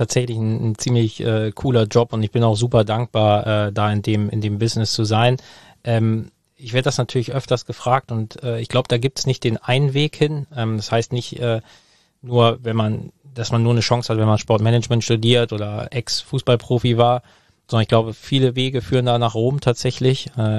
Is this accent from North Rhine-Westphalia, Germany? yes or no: no; Hamburg, Germany; ich komme aus Hamburg, ich liebe Hamburg, ich habe meine Familie und Freunde alle